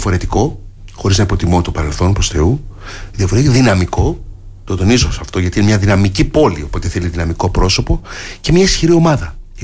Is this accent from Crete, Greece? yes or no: yes; Heraklion, Crete, Greece; Είμαι γέννημα θρέμα της πόλης, της παλιάς πόλης, της Καστροπολιτείας και θέλω να βλέπω την πόλη μου να βελτιώνεται